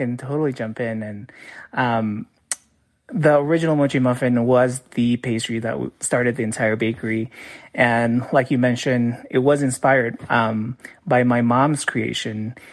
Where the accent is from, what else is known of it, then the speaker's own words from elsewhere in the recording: Indonesia; now in United States; And so for me, growing up in Indonesia, but then transplanting to the United States, I've always was craving that flavor.